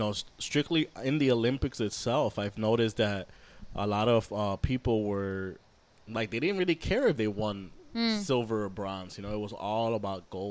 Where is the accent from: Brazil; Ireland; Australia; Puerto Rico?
Puerto Rico; I was following Puerto Rico a lot because I'm from Puerto Rico.